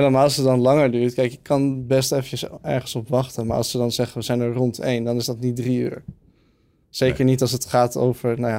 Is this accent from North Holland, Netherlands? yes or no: yes; Bergen, North Holland, Netherlands; also born or lived in Oud-Karspel; now in Amsterdam, Netherlands; ik ben opgegroeid in Bergen. En daarvoor in Oud-Karspel. En daar hadden we altijd echt ruimte. En in Oud-Karspel hadden we zelfs schaapjes.